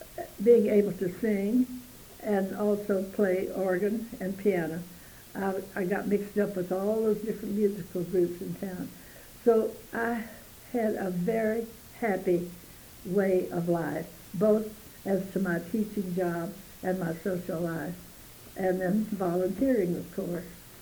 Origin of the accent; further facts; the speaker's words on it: Round Rock, Texas, United States; Growing up in Round Rock was a real treat because we had a creek, a nice little creek going through there, where we could go swimming.